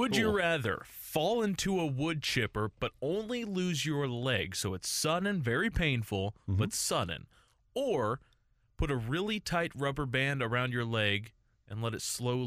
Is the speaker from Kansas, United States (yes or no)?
yes; Kansas, United States; Just because I'm from Kansas doesn't mean